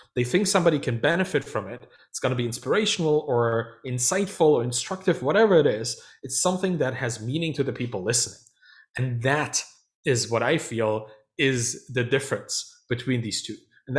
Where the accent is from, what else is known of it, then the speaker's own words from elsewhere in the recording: Dresden, Saxony, Germany; English is a second language; like my hometown of Dresden did in the soccer team back in the 90s